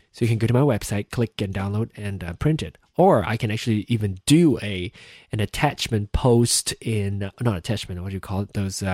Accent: Malaysia; being Malaysian and being different, being gay

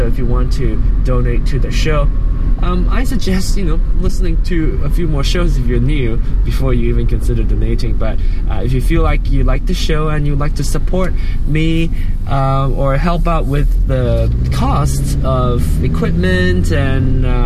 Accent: Malaysia; other than being Asian and being Malaysian, I am also, I also happen to be gay.

